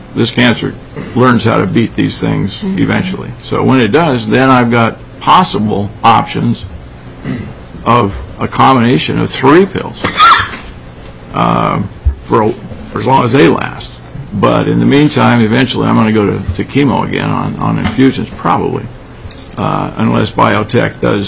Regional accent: Juneau, Alaska, United States; I'm from Juno.

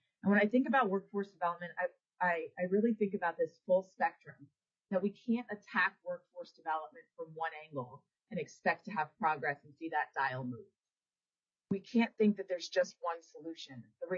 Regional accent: New York City, New York, United States; born there; accent: New York; now in Alaska, United States; I was born in the Bronx, New York. My dad's an immigrant from Italy. My mom is straight up New Yorker. You might even hear it come through in my accent from time to time, although I've gotten away from that.

